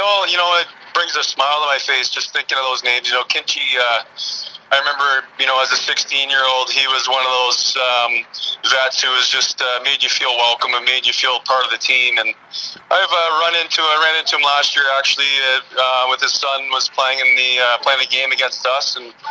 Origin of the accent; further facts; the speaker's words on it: Calgary, Alberta, Canada; I was obviously lucky to have been given the chance to do that with my hometown team in Calgary when we moved out when I was 14 years old.